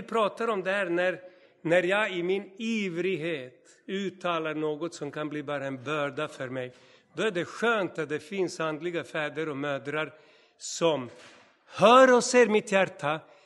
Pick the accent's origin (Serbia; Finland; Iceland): Serbia; Novi Sad, Vojvodina; moved away; vi var i min hemstad i Novi Sad. Jag var fortfarande ung och liksom liten tupp, vet ni.